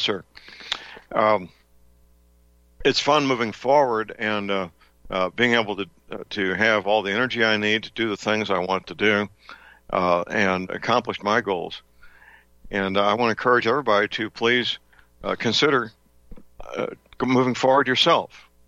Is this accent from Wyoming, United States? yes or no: no; St. Louis, Missouri, United States; born or raised there